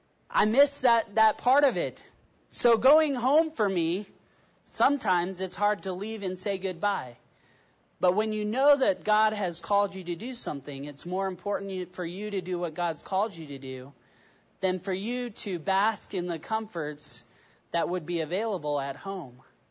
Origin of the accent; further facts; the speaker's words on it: Cody, Wyoming, United States; Going home to Wyoming is where I'm from. I'm from Cody, Wyoming.